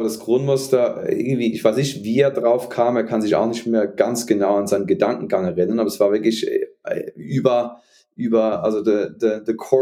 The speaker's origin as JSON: {"language": "German", "town": "Basel", "region": "Basel-Stadt", "country": "Switzerland", "said": "komme aus Basel ursprünglich"}